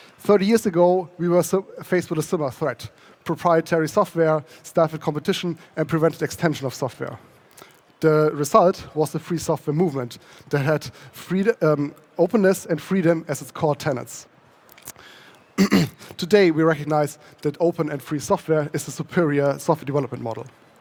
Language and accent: English; Bochum, North Rhine-Westphalia, Germany; I'm a hacker from Bochum